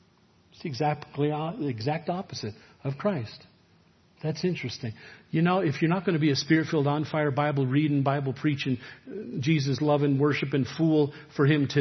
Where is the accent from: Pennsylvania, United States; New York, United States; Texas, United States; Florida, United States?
New York, United States; New York City; I was born in New York City, raised, went to college in New York City.